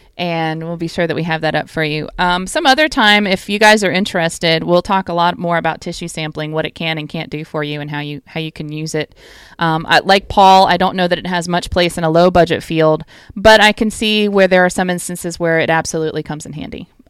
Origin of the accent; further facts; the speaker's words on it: Virginia, United States; I'll take my home state, Virginia.